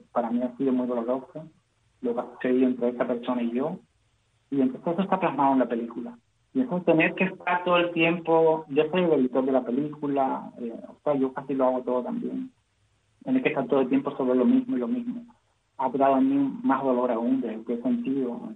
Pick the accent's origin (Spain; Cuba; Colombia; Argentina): Cuba; la cubanía que traigo conmigo de Cuba, y la traeré siempre, porque soy cubano, estoy aquí, estoy donde esté, en África, estoy en el país que esté, soy cubano